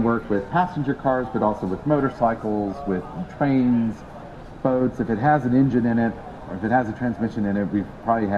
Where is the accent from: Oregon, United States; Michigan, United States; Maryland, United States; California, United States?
Michigan, United States; Detroit; I and my colleagues who are here from Ricardo, we're all from the Detroit area in the States.